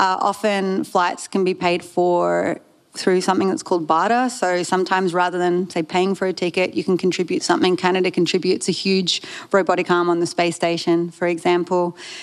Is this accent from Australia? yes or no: yes; Sydney, New South Wales, Australia; When I grew up here in Sydney, I grew up in Curlie on the Northern Beaches